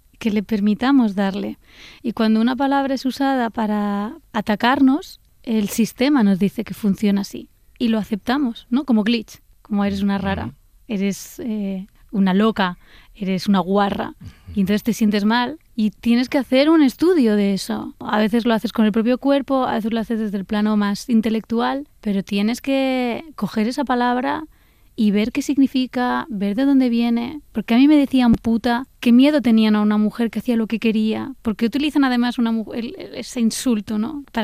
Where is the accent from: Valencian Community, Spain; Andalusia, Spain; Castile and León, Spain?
Andalusia, Spain; Úbeda; Porque yo soy de Úbeda, de un pueblo